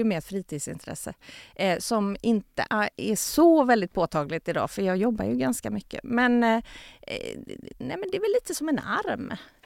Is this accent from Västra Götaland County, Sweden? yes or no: yes; Floda, Västra Götaland County, Sweden; now in Vårgårda, Sweden; jag är uppväxt i Floda utanför Göteborg. I ett villaområde med min mamma och min pappa och ett syskon. Så att jag har ju haft verkligen en koppling till Göteborg och plugga här och sådär.